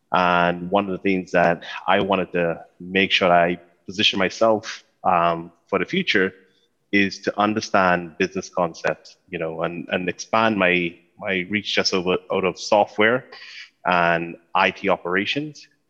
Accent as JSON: {"language": "English", "town": "Nassau", "region": "New Providence", "country": "Bahamas", "tie": "born or raised there", "said": "Originally born and raised in beautiful Nassau, Bahamas."}